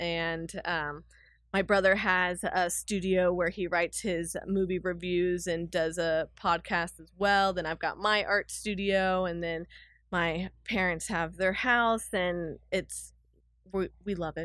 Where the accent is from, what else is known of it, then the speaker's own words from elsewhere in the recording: Austin, Texas, United States; And then just growing up in Austin, of course, being by lakes and rivers and lots of trees, I've been able to soak in all that.